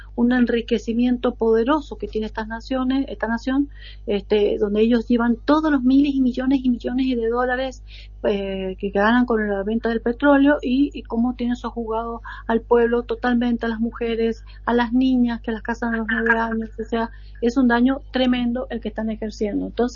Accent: Argentina; yo por lo menos como Argentina

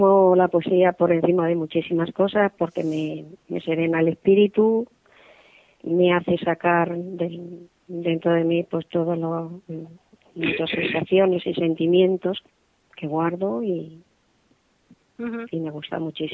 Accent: Toledo, Castilla-La Mancha, Spain; No, soy toledana.

